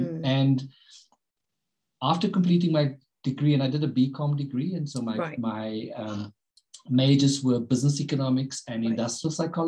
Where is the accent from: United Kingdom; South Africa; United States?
South Africa; Galvandale; And so I grew up there in Galvandale.